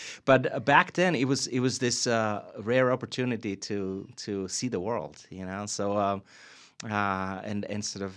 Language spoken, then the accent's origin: English; Czechia; I grew up in Czechoslovakia, and even there behind the Iron Curtain, we did hear some of these songs